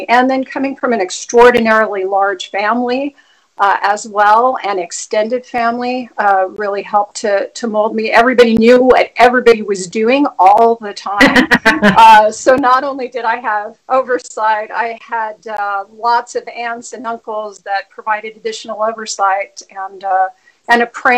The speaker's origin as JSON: {"language": "English", "town": "El Paso", "region": "Texas", "country": "United States", "tie": "born or raised there", "said": "And born and raised in El Paso, Texas, so in a border town, I think that really helped to shape me"}